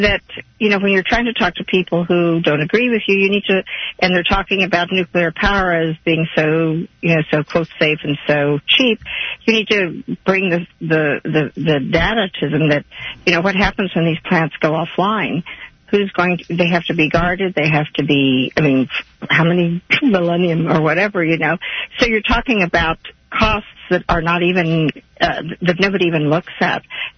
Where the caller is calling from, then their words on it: Kansas City, United States; from Kansas City.